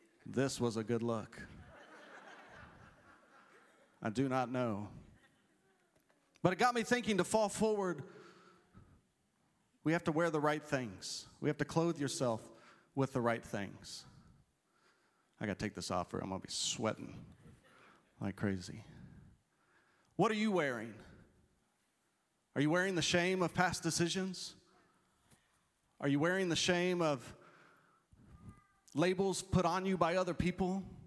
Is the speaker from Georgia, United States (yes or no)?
no; Florida, United States; I grew up in Florida and we're wearing these things, and it's just a sweat box.